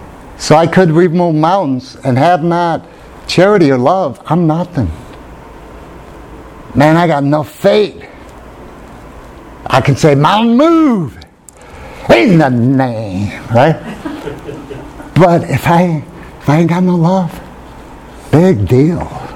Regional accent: Germany; I can't say, oh, I'm Irish, so I'm impatient, right? I'm German.

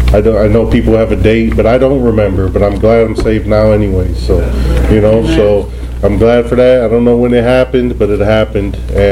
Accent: East Chicago, Indiana, United States; I grew up in East Chicago, Indiana. I graduated in Crown Point, and I've been here since a kid.

